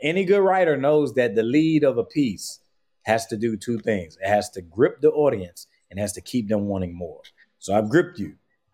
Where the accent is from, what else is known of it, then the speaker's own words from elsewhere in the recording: St. Matthews, South Carolina, United States; I'm going to be telling the Friday Night Lights version of my hometown, St. Matthew, mm-hmm. South Carolina.